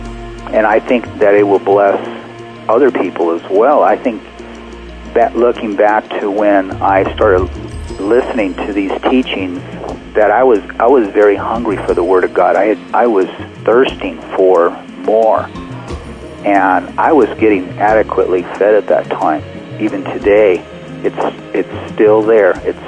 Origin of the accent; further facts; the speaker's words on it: El Paso, Texas, United States; born there; now in Albuquerque, United States; I was born in El Paso, Texas, now living in Albuquerque, New Mexico, and I've been here about 35 years now.